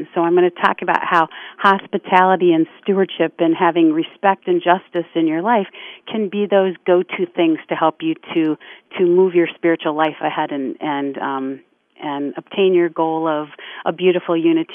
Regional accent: Minnesota, United States; I'm from Minnesota, born and raised, and so I do follow Minnesota teams

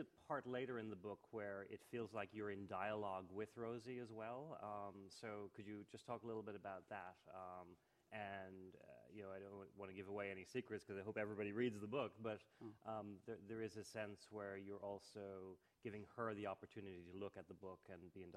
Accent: Dublin, Leinster, Ireland; Yeah, I grew up in Dublin

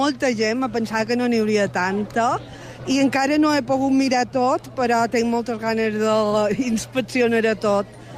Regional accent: Pollença, Balearic Islands, Spain; now in Inca, Spain; venc des d'Inca, però som de Pollença

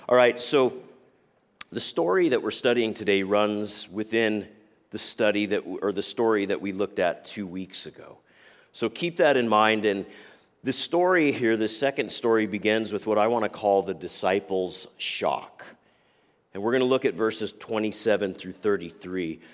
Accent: New Mexico, United States; I grew up in New Mexico. And so there's a lot of Hispanic people, and there's a lot of non-Hispanic people, and you've got prejudice, you know?

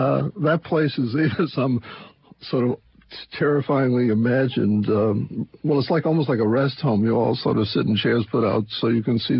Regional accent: West Acton, Massachusetts, United States; It's we grew up in West Acton, Massachusetts, and my mother was the town nurse in the Actons, and one of the places that was dear to us was the old the bridge, et cetera.

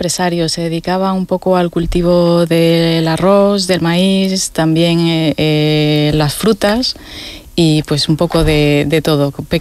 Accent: Guayaquil, Guayas, Ecuador; born there; moved away; Yo nací en Guayaquil, y cuando nació mi hermana 2 años más tarde, mis padres se desplazaron al pueblo de origen de mi padre, que es una zona del litoral ecuatoriano.

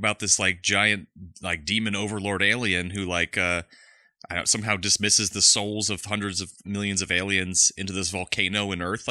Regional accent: Orlando, Florida, United States; But they're at Disney World, where Steve and I spent most of our childhood growing up in Orlando.

